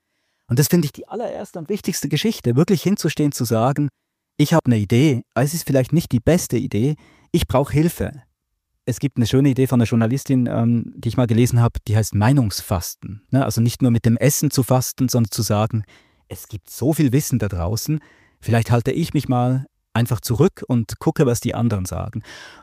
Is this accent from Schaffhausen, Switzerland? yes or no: no; Bern, Switzerland; Ich bin in Bern aufgewachsen. Damals war das Stadttheater total für mich langweilig.